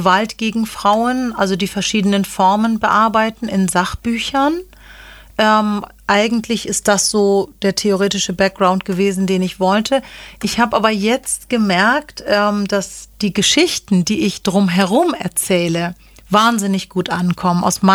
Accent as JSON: {"language": "German", "region": "Hamburg", "country": "Germany", "tie": "born or raised there", "said": "Ich bin in Hamburg geboren, habe da auch die Grundschule gemacht."}